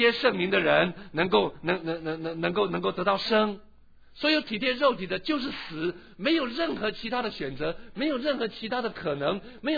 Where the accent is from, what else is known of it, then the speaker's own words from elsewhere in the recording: China; 我们中国人有孔孟思想，我们中国人有四维八德，我们中国人有伦理，我们中国人有孝道，我们中国人讲忠讲善